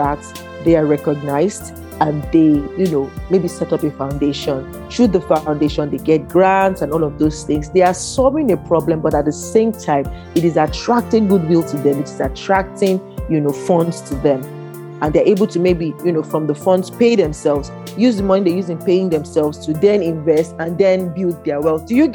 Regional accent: Niger Delta, Nigeria; I'm from the Niger Delta, right? And it's a shame for me to say this, but it is what it is. I don't speak my language.

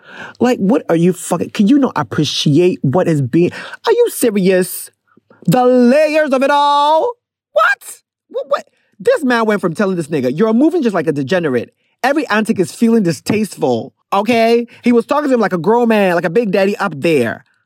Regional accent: Ghana; This is the worst time to buy gas as a Ghanaian.

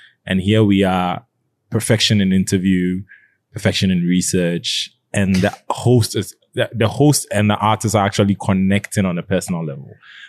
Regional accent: Dansoman, Greater Accra, Ghana; Because I grew up in Danceman, Joseph grew up in Danceman.

